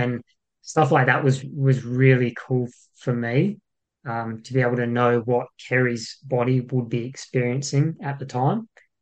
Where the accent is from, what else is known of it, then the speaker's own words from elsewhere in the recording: Broken Hill, New South Wales, Australia; now in Gold Coast, Australia; So I'm from Broken Hill. I'm from the middle of nowhere. So I'm a country boy. I've been on the Gold Coast for about 20 years though.